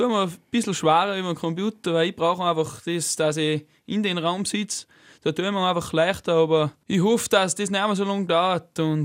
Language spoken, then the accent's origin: German; Salzburg, Austria; accent: Pongau dialect; Ja, mein Dialekt ist, glaube ich, ein richtiges Bongauerisch. Und ich glaube auch, dass ich ein bisschen Hornbuchern schon rede, aber ich glaube, das passt in Salzburg.